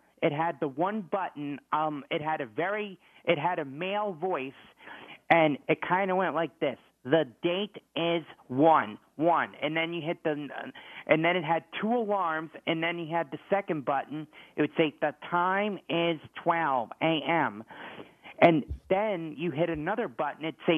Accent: Eastchester, New York, United States; Yeah, I'm from East Chester, New York.

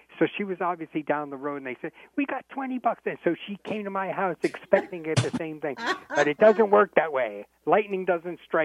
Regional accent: Glen Ridge, New Jersey, United States; Glen Ridge, New Jersey. That's in Essex County.

